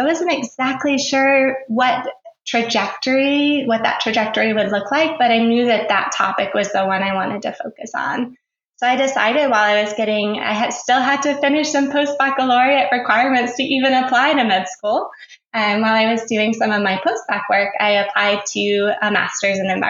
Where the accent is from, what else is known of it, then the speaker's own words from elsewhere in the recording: Alabama, United States; I went home. I am originally from Alabama.